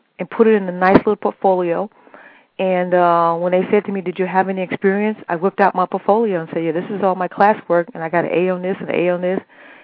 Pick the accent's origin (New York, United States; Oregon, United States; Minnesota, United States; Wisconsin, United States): New York, United States; New York City; born there; In terms of, I was born here in New York City.